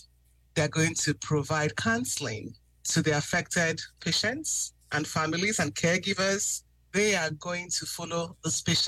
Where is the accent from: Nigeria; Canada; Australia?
Nigeria; now in United States; I immigrated to the States from a country that has the highest rate of sickle cell disease.